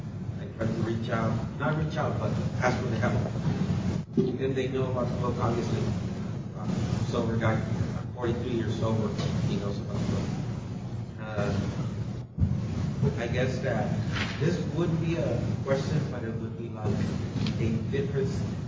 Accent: Tijuana, Baja California, Mexico; I come from Tijuana, Mexico

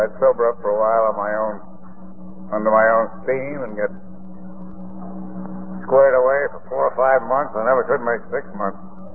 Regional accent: Albany, New York, United States; now in Texas, United States; Of course, I am not a Texan by birth. I was born in Albany, New York. Went to school there. Started my drinking there.

